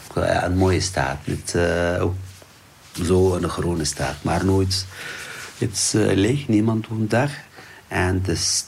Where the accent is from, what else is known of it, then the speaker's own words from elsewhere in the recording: Idlib Governorate, Syria; Dutch is a second language; now in Ghent, Belgium; Ik kom uit Syrië. 31 jaar.